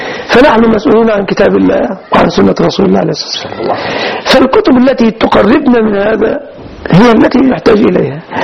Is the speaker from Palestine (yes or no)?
no; Egypt